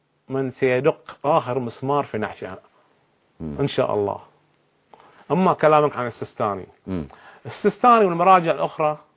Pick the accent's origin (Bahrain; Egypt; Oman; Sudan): Bahrain; عندنا في البحرين كثير من الحوزات